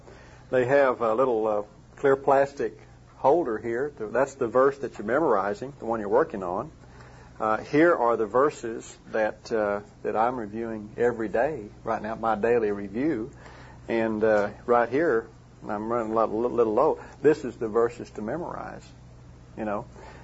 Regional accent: Duncan, Oklahoma, United States; The Lord moved us back to Duncan, and that happened to be my hometown.

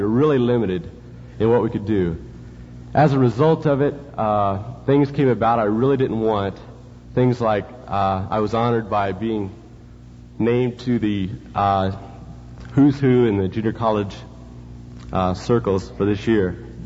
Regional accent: California, United States; If Brother Doyle hadn't have said I was from California, I was going to come up and say, "Howdy, y'all,"

